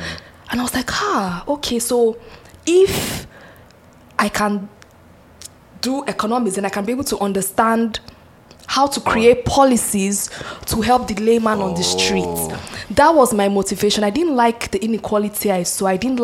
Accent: Abuja, Federal Capital Territory, Nigeria; also born or lived in Lagos; I can remember growing up in Nigeria. I was born in Lagos.

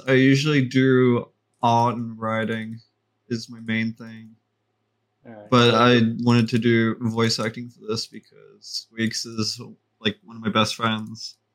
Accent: Australia; I don't talk with an American accent. I'm Australian, actually.

